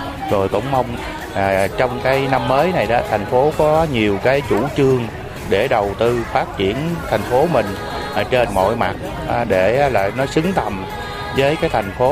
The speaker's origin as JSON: {"language": "Vietnamese", "town": "Cần Thơ", "region": "Can Tho", "country": "Vietnam", "said": "chú đến từ phường An Khánh, quận Ninh Kiều của thành phố Cần Thơ."}